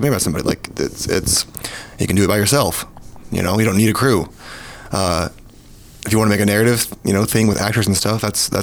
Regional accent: Kentucky, United States; Which is in Kentucky and I'm from Kentucky.

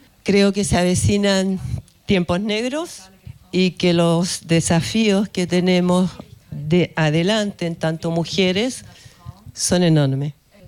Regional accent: Chile; now in Switzerland; Y como chilena me di cuenta años después

